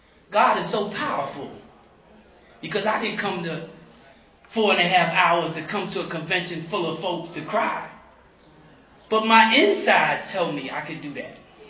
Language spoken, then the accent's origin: English; New York, United States; I'm from New York.